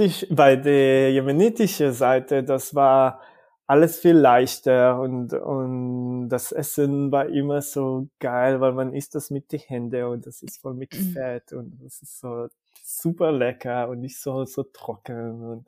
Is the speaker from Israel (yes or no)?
yes; Israel; German is a second language; now in Germany; weil ich komme aus Israel und ich habe was gelernt und jetzt ich versuche diese Grenze zu schieben